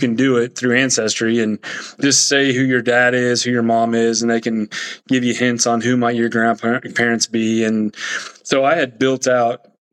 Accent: Mattoon, Illinois, United States; So I'm born and raised in Mattoon. I got a wife and two boys. And like I said, I've lived in Mattoon my entire life.

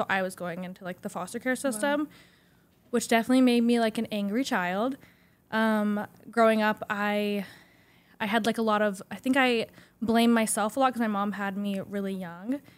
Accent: Georgia, United States; now in New York City, United States; I moved out of my hometown. I moved from my small town in Georgia to a bigger city and then eventually to New York City

